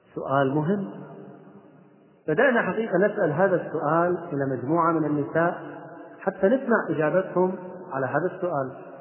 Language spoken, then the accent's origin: Arabic; Kuwait; أنا أذكر واحدة من القصص الطريفة جدا عندنا في الكويت